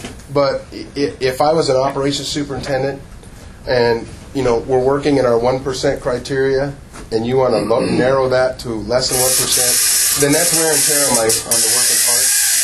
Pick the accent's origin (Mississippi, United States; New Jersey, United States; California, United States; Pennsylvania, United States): California, United States; I remember, I come from Southern California, and the Palm Springs area was, if you've ever been to Palm Springs, you see all of those guys on the San Jacinto hills there.